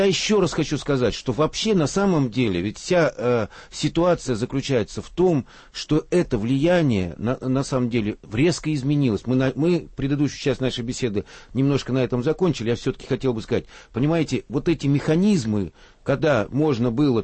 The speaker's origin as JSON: {"language": "Russian", "country": "Russia", "tie": "born or raised there", "also_born_or_lived": "Odessa, Ukraine", "said": "я родился в Одессе давным-давно, всю жизнь прожил"}